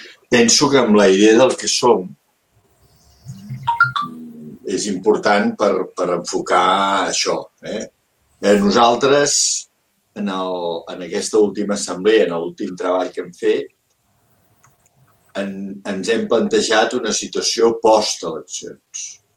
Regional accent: Barcelona, Catalonia, Spain; en el meu barri d'aquí a Barcelona, jo soc del centre en aquest cas, ara últimament, encara que vinc de Sant Andreu

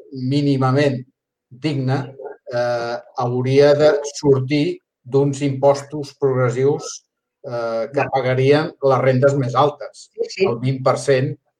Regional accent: Torrelles de Llobregat, Catalonia, Spain; Jo sóc de Torrelles de Llobregat

